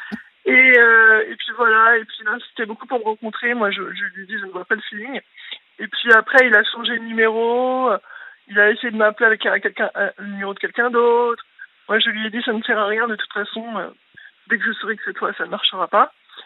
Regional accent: Paris, Île-de-France, France; Je viens de Paris et j'ai 33 ans.

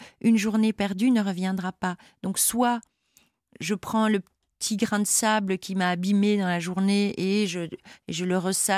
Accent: Belgium; je suis métisse, français, portugais, il veut pas de ma belgitude lui non plus

